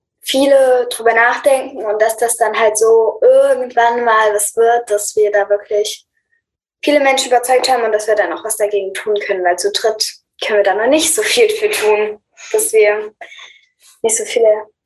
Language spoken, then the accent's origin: German; Leipzig, Saxony, Germany; wir sind 11 und 12 Jahre alt und wir kommen aus Leipzig